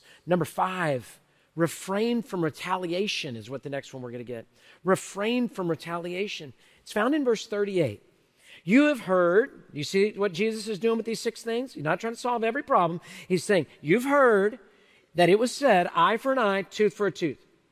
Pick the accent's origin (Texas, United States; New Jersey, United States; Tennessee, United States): Texas, United States; Houston; I grew up here in Houston, native Houstonian, born in Herman Hospital, raised in southwest part of our city, went away to college, came back. So Houston, I know Houston, big city boy here.